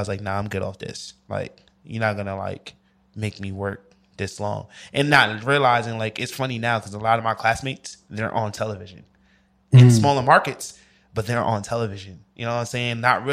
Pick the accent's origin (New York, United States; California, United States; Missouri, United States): New York, United States; And I'm coming from New York, not having any of that, just me being from New York. And I'm like, yo, I'm from New York.